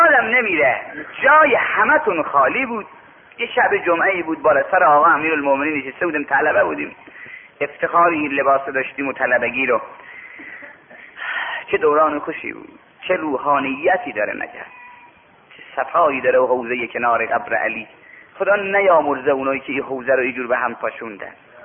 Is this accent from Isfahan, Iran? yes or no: no; Mashhad, Razavi Khorasan, Iran; گفتم من اصلا مال مشهده